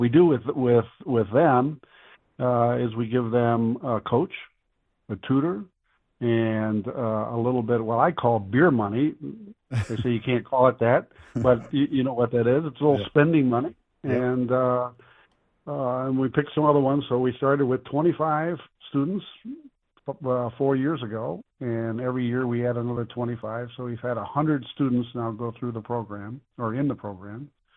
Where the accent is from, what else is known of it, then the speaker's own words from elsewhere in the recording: Mackinaw City, Michigan, United States; when I grew up in Mackinac City, my parents were ministers. We had no money